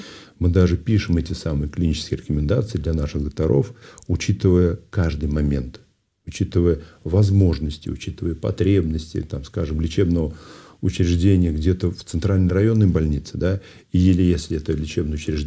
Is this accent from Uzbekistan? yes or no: no; Ulyanovsk, Ulyanovsk Oblast, Russia; born there; Я родился в Ульяновске. Вот. Родился в Ульяновске.